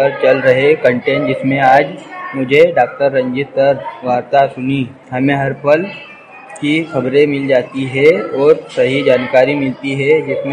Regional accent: Sonkhedi, India; मैं ग्राम सोनखेड़ी से हूँ।

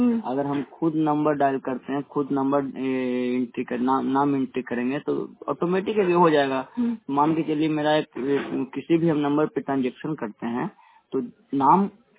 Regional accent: Shahpur, Bihar, India; मैं शाहपुर के रहने वाला हूँ

